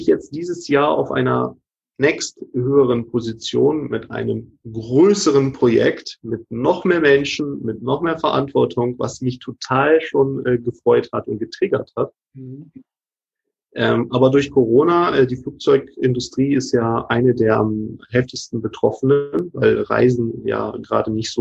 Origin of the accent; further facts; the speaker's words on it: Hamburg, Germany; ich komme ja aus Hamburg